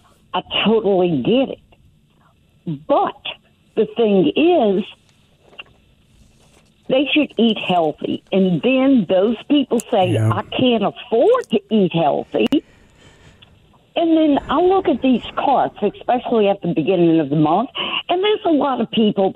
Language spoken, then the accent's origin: English; Chalmette, Louisiana, United States; My mother used to cook every night, and I grew up in Chalmette, so sometimes on Friday, they would get po'boys from